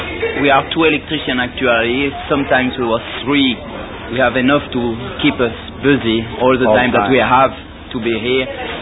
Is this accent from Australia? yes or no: no; Switzerland; first language French; English is a second language; I come from Switzerland, French-speaking, and I'm now 10 months on the ship as the ship electrician.